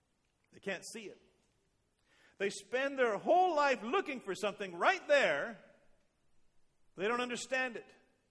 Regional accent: Canada; also born or lived in Texas; I grew up in Canada, if you didn't know that. I went to school down in Texas for a while, in the States. Went back to Canada to pastor.

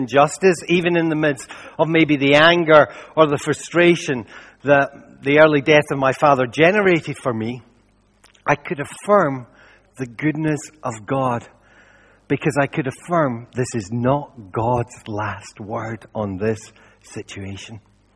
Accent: Scotland, United Kingdom; We will default, and we're Scottish, so we definitely default to this.

